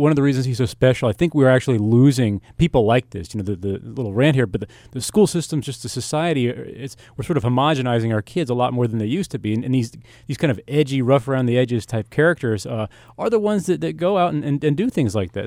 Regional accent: United States; Well, look, I'm an American, and I want the U.S. to do this.

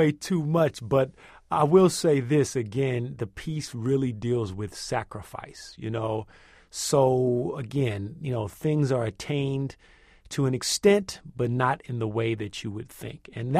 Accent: San Francisco, California, United States; I grew up in the Fillmore in San Francisco.

